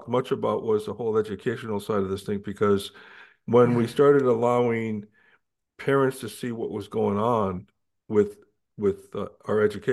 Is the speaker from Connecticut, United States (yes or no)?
yes; Glastonbury, Connecticut, United States; moved away; Matter of fact, my hometown in Glastonbury, Connecticut, where I moved from to here, I escaped the communist state of Connecticut